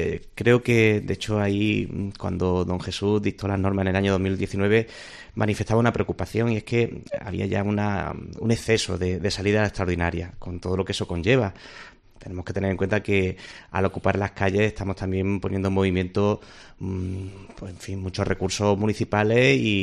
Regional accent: Granada, Andalusia, Spain; mi inicio en la vida de fe fue a través de la cofradía allí en Granada, de donde yo soy natural.

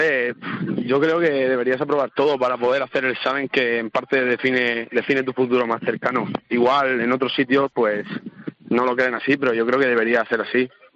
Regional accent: Austria; first language German; Alemán sobre todo porque yo soy austriaco y alemán lo llevo bastante bien porque es una lengua materna mía

